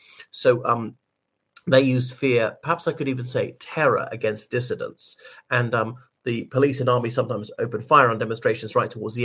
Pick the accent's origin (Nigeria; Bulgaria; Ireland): Ireland; o everyone … from Ireland.